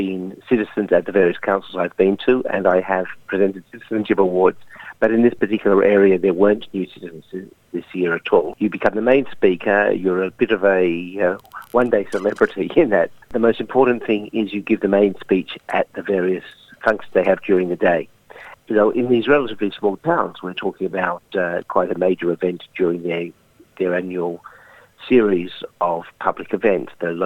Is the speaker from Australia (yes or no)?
yes; Australia; born there; I was born in Australia, and my family's been here over 160 years.